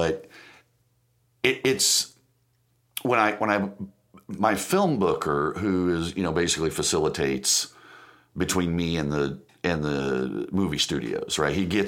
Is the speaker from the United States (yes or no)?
yes; Shelbyville, United States; I was born in Shelbyville. I've lived here most of my life. Still currently live in the county.